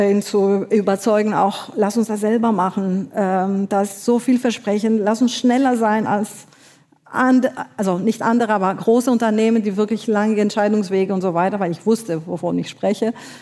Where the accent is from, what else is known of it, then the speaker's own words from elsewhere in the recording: Paris, Île-de-France, France; also ich bin in Paris geboren, aufgewachsen